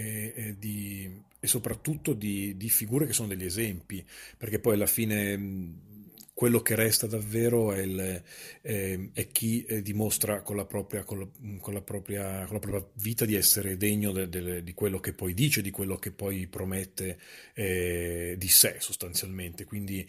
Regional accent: Milan, Lombardy, Italy; per noi, che comunque siamo anche milanesi, diciamo, noi di Ferrogallico siamo comunque più o meno tutti, insomma, più o meno milanesi

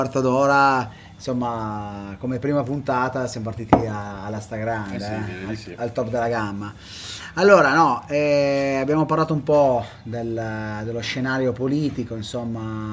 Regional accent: Piedmont, Italy; Sono piemontese, no?

